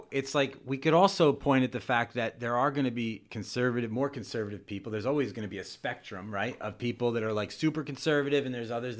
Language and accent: English; New York, United States; now in San Jose, United States; I'm from New York, and I never used to see this many homeless people as I do in San Jose.